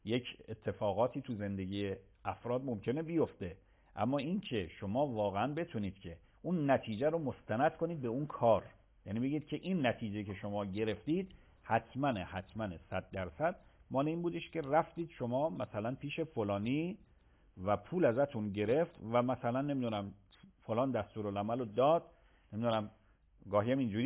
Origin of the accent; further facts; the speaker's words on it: Qom, Iran; گاهی من رد میشم تو همین شهر خودمون، شهر مقدس قم